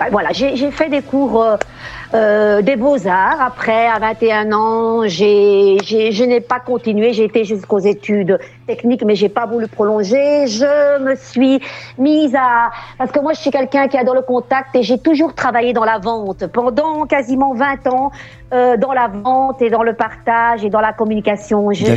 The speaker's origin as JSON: {"language": "French", "town": "Brussels", "region": "Brussels-Capital Region", "country": "Belgium", "tie": "born there", "said": "moi, je suis née ici. Je suis très fière d'habiter Bruxelles et cette belle ville, voilà."}